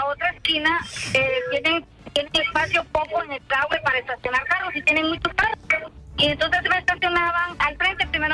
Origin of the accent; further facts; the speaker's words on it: Ecuador; Que quizás soy ecuatoriana, soy buena gente y encima soy bonita.